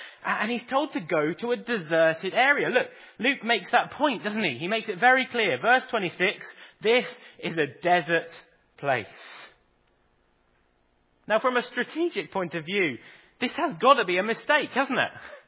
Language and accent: English; England, United Kingdom; now in Ireland; I know part of that is maybe because I'm English